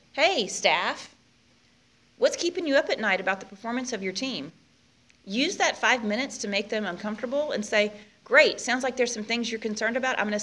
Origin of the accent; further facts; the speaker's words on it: Houston, Texas, United States; not just because I'm from Houston and we're always sweaty